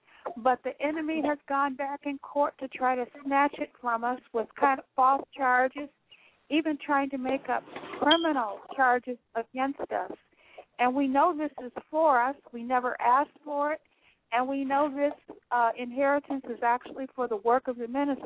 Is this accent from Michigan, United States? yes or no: yes; Michigan, United States; I'm from Michigan.